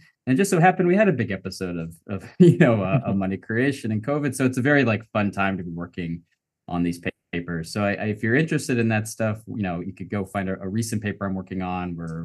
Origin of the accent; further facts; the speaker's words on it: Texas, United States; so I grew up in Texas. I did high school here, and I played high school football